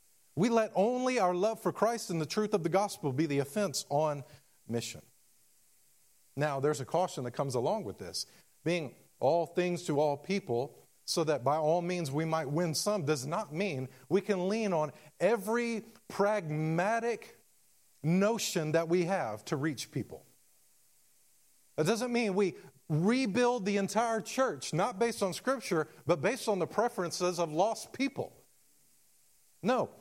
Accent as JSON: {"language": "English", "town": "Germantown", "country": "United States", "tie": "born or raised there", "said": "But see, I grew up mostly in Germantown."}